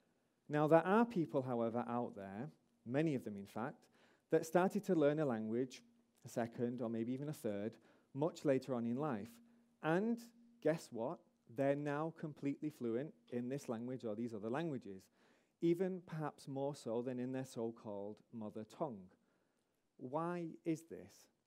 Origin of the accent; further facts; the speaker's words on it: Manchester, North West England, United Kingdom; I myself, even as a Mancunian, speak approximately 20 languages, and of those, around half fluently.